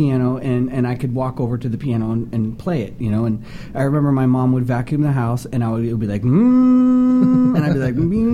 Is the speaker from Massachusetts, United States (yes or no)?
no; Los Angeles, California, United States; I'm from L.A., man, born and raised.